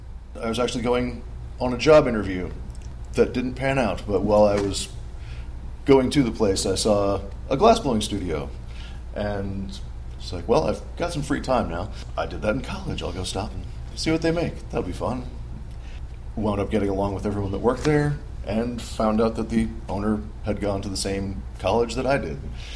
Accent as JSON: {"language": "English", "region": "New Hampshire", "country": "United States", "tie": "born or raised there", "lives_now": "Texas, United States", "said": "Well, I'm from New Hampshire, so I grew up in New Hampshire doing all this. Go to school in New York State, and then after college, I decided I didn't want to live at home anymore."}